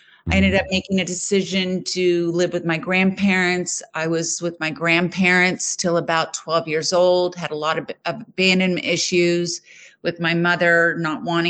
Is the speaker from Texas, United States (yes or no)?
yes; Houston, Texas, United States; also born or lived in Colorado / Los Angeles; now in New Jersey, United States; like you said, and I'm originally from Houston, Texas. I now live in New Jersey.